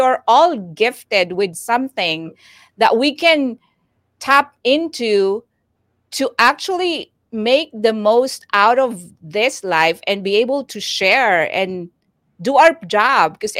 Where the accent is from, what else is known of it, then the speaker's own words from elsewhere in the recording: Philippines; We can make the most out of being Filipinos, because we are known to be hardworking people, right?